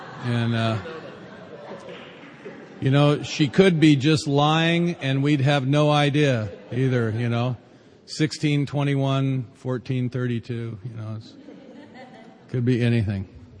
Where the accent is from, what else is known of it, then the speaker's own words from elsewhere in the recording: California, United States; We're from Southern California. We don't have weather.